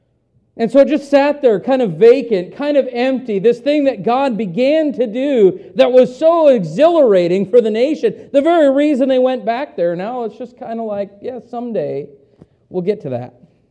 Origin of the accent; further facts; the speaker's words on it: United States; It's true of me as an American, as I look back even at the nation that I grew up in compared to what we have today.